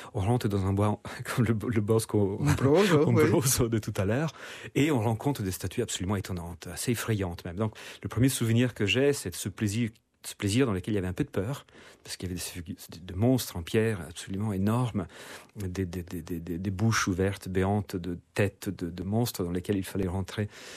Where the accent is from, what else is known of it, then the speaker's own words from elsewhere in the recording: Rome, Lazio, Italy; born there; French is a second language; Je suis né à Rome, j'ai vécu 30 ans à Rome.